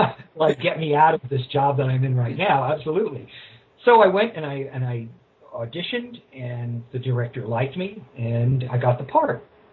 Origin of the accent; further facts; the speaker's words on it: Port Washington, New York, United States; A friend of mine in my hometown of Port Washington, his parents were quite wealthy